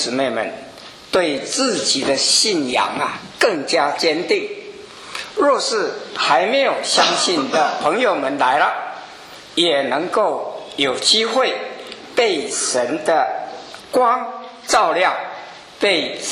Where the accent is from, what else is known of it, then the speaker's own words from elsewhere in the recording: Taiwan; 经常到海峡两岸啊，到大陆，也许啊比到我的故乡台湾的次数更多